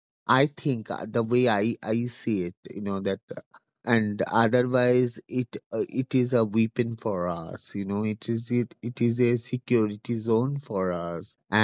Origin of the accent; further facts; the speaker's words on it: Kolkata, West Bengal, India; from Kolkata, West Bengal, India. So I just, as a trans person, I started activism since 20 years ago.